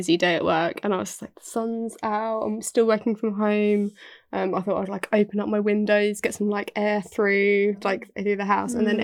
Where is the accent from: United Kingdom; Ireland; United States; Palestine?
United Kingdom; I'm British.